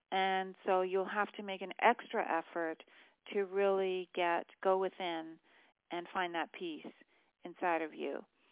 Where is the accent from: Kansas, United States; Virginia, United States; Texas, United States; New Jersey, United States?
Virginia, United States; born there; I was born in Virginia, so I can see the difference.